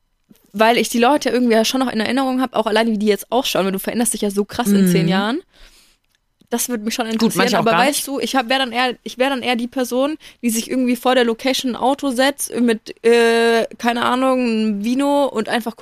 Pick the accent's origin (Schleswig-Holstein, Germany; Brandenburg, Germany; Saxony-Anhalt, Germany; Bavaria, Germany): Bavaria, Germany; Also bei uns in Bayern ist es so, du wirst bis zur 10. bist du ganz normal in deiner Klasse oder bist einschließlich.